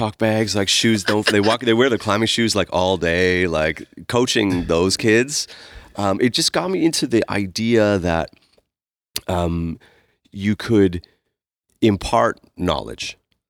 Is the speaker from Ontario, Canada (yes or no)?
yes; Ottawa, Ontario, Canada; also born or lived in Montreal; now in Alberta, Canada; I am Canadian. I grew up in Ontario, in Ottawa. I was born in Montreal, so I'm officially French.